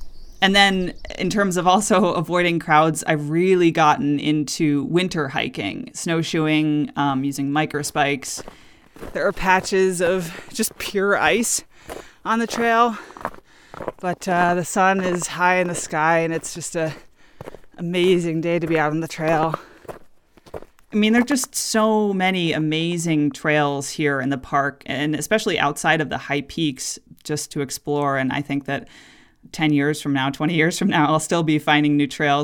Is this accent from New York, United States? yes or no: yes; Glens Falls, New York, United States; I grew up in Glens Falls. I went to school there as a kid. And so, I lived there for, 20 years or so.